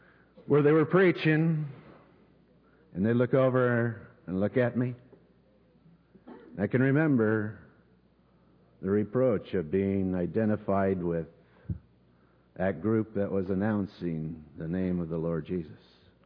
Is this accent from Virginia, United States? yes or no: no; Walla Walla, Washington, United States; I was born and raised in Walla Walla